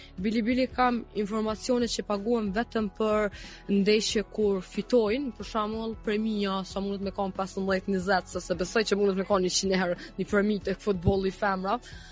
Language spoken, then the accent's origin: Albanian; Skenderaj, Mitrovica District, Kosovo; Jo, unë jam nga Drenica, nga Skënderaj.